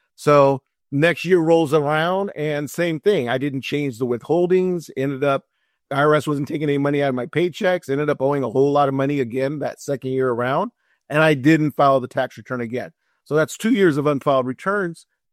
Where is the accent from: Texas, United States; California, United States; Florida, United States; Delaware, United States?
California, United States; The funny thing, Marcelino, I was actually born in San Diego. So technically … from San Diego.